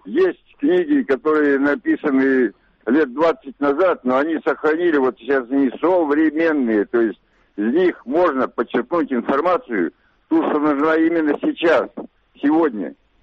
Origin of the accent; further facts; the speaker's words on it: Ukraine; Я украинец